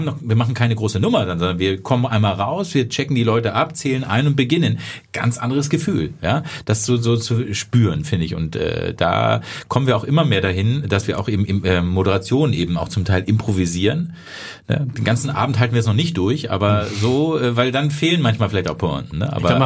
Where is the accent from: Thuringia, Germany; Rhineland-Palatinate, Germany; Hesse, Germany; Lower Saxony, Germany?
Lower Saxony, Germany; Hankensbüttel; in meinem Dorf, wo ich herkomme, in Hankensbüttel